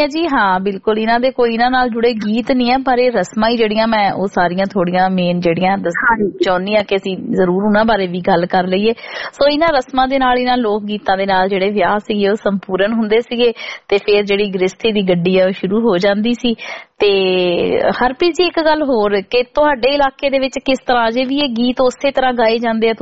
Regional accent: Punjab, India; ਉਹਨਾਂ ਚੀਜ਼ਾਂ ਦੀ ਜਿਹੜੀ ਅਸੀਂ ਪੰਜਾਬ ਦੇ ਵਿੱਚ ਬਚਪਨ ਚ ਮਾਣਿਆ ਕਰਦੇ ਸੀ

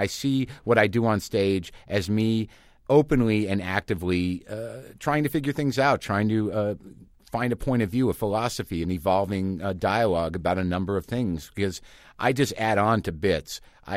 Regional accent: New Mexico, United States; I grew up in New Mexico. I understand flat land

